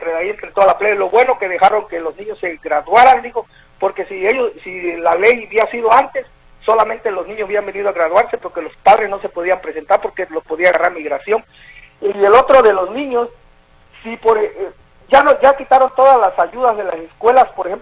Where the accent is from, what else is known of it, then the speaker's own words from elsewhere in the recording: Huixtla, Chiapas, Mexico; now in United States; Yo soy del estado de Chiapas, por Huixla, Chiapas. Yo me vine como en el 2001, y pues yo aquí vine, me casé, pues, pero con una, pues, también de México